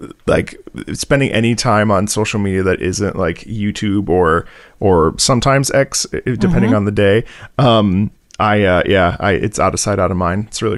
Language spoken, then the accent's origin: English; United States; I grew up in the United States, but my family is originally from Italy.